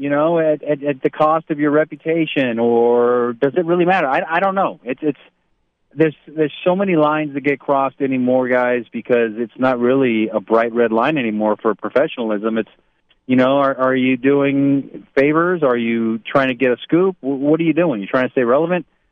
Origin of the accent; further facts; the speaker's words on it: Barstow, California, United States; I grew up in Barstow, like you mentioned, a child of the Showtime Lakers